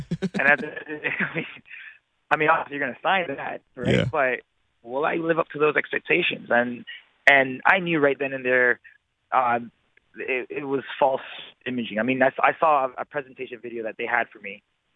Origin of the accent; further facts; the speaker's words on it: Canada; But I'm honored too, you know, as a Canadian to leave that behind and to hopefully create something for the future.